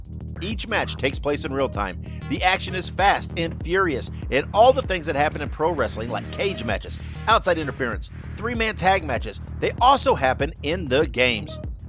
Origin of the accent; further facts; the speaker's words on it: Indiana, United States; I grew up in Indiana, and in Indiana, everybody knew Dick the Bruiser, right?